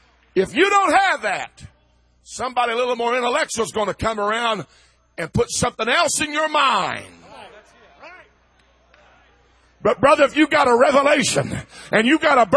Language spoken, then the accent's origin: English; Kennett, Missouri, United States; born there; I was born in Southeast Missouri, a little town called Kennan.